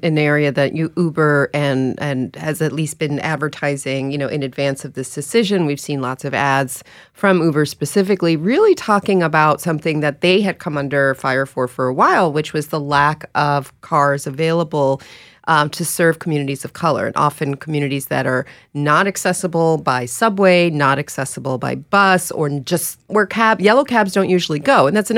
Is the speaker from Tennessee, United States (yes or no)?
no; New York, United States; I'm a New Yorker, so I take yellow cabs, I take all the things.